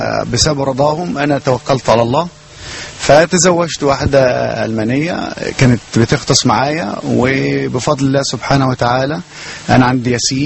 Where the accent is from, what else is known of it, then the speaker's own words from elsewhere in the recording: Kafr El Zayat, Gharbia, Egypt; moved away as an adult; now in Sharm El Sheikh, Egypt; انا من كفر الزيات.